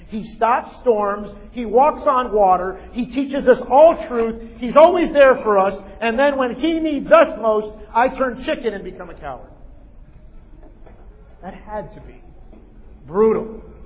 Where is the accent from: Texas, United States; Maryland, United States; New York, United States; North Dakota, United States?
New York, United States; And I'm a New Yorker, so I can pick up on that accent.